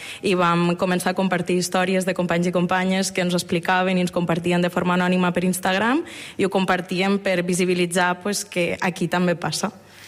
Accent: Tortosa, Catalonia, Spain; also born or lived in Moldova; Jo soc tortosina des dels 6 anys, però vaig néixer a Moldàvia i vaig vindre de petita aquí a Tortosa.

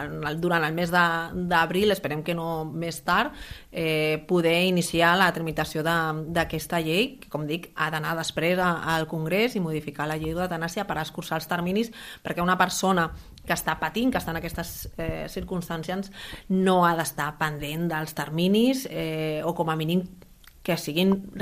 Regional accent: Catalonia, Spain; El Maresme, la meva comarca.

